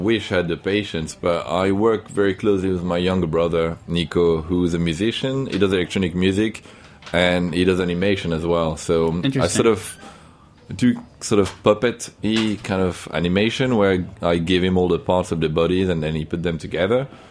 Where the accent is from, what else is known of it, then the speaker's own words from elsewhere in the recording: France; accent: French; English is a second language; Pardon my French accent.